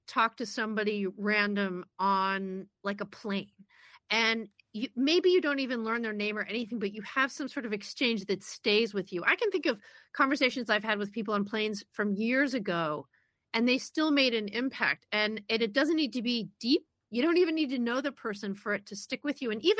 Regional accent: Cleveland, Ohio, United States; when I was growing up in Cleveland

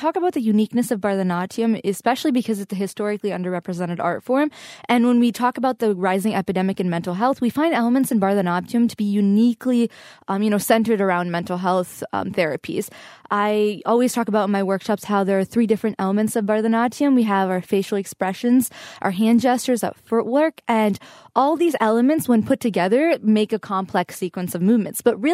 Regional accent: Wisconsin, United States; I think one thing that I struggled with being an Indian American, growing up in Wisconsin is finding a balance between my two identities.

